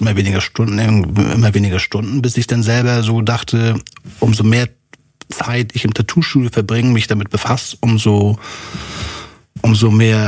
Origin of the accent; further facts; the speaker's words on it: Kiel, Schleswig-Holstein, Germany; Ich komme aus Kiel